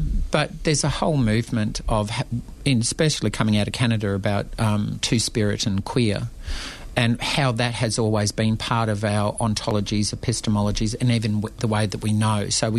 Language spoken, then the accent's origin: English; Australia; we are as much Australian as anybody else